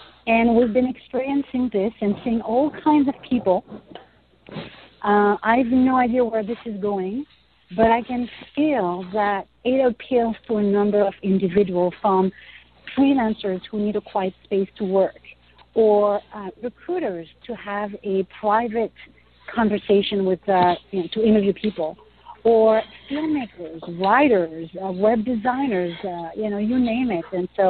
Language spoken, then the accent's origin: English; Paris, Île-de-France, France; English is a second language; moved away as an adult; also born or lived in Silicon Valley; now in New York, United States; But roughly, I was born and raised in Paris. I moved in 99 to Silicon Valley.